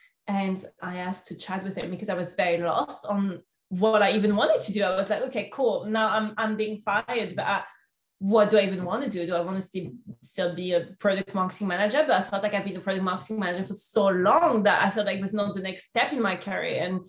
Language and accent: English; Lyon, Auvergne-Rhône-Alpes, France; English is a second language; because I was from Lyon, I was in internship in Paris.